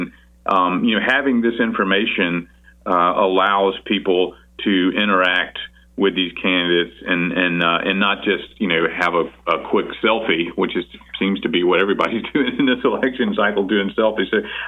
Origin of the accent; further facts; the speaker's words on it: Georgia, United States; I was down in my home state of Georgia a couple months ago